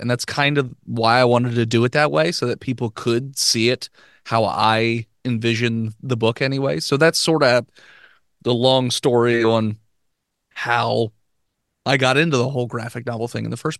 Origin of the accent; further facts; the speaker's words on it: Gettysburg, Pennsylvania, United States; So, I am from where I am currently residing, Gettysburg, Pennsylvania, the dead center south of Pennsylvania, you know, the Civil War town, all that jazz.